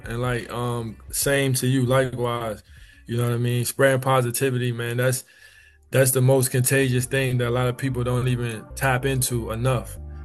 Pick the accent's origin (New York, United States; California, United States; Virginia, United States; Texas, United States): Virginia, United States; Richmond; I'm from Richmond, Virginia.